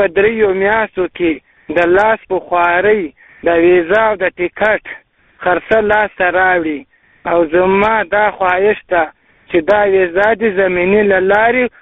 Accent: Paktika, Afghanistan; now in Iran; زه د پکتیکا دی ولایت د خیرکور د ولسوالۍ د ظفرخیلو د کلي اوسیدونکی یم.

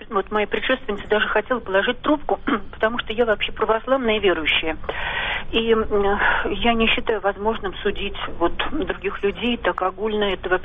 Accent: Moscow, Russia; я москвичка.

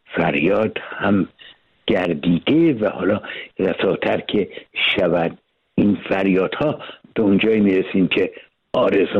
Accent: Iran

